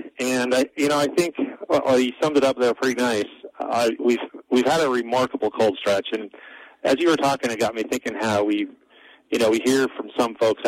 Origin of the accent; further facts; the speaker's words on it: Fairbanks, Alaska, United States; I'm from Fairbanks, Alaska, and I've been telling my wife this is what winters up there are like.